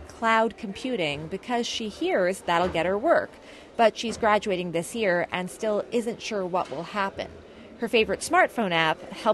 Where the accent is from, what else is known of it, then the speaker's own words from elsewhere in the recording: San Francisco, California, United States; But he's familiar enough with my hometown, San Francisco, to make fun of how I take my latte.